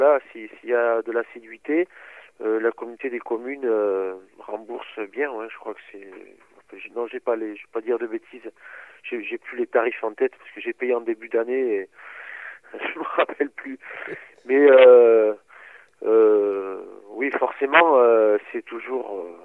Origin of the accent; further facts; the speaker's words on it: Mauléon, Nouvelle-Aquitaine, France; born there; je suis né à Mauléon. Et bon, malheureusement, mes parents n'ont pas appris le basque. Mes grands-parents n'ont pas parlé le basque à ma mère.